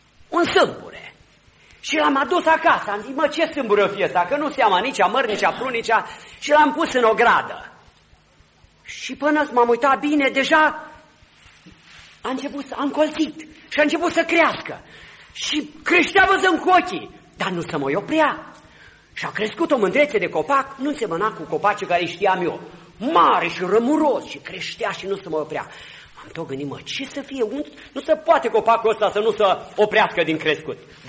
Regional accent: Romania; Noi suntem români și mai suntem și oameni moderni

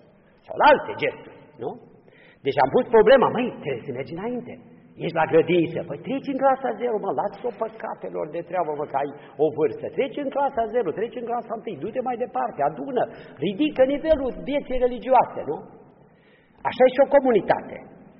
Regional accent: Făgăraș, Brașov County, Romania; Eu nu pot suporta ca la Făgăraș să cânte fiecare pe limba lui. Sunt făgărășan, dar am altă regu

